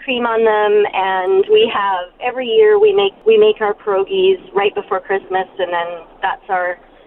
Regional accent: Manitoba, Canada; No, all of my family's from Saskatchewan, except for me. I'm from Manitoba.

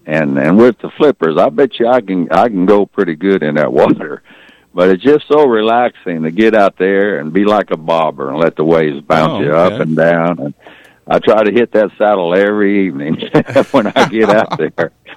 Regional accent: Junction City, Kansas, United States; I have so many memories growing up in Junction City and hunting prairie chickens and the people I met in Dwight

